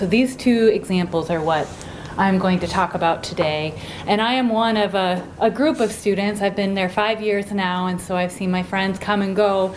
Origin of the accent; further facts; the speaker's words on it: Iowa, United States; Yeah, as Jan said, I'm from Iowa originally. I'm the fourth generation of my family to go to Iowa State University.